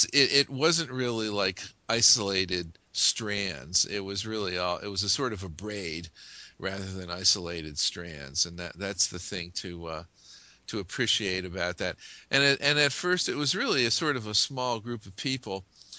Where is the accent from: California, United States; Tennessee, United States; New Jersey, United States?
New Jersey, United States; Glen Rock; I was from Glen Rock, which is the town immediately to the south in Bergen County, New Jersey.